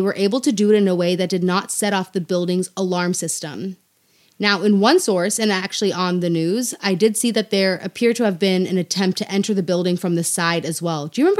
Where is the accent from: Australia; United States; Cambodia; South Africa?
South Africa; I mean, I am originally from South Africa, for those of you who don't know. So I do have family there.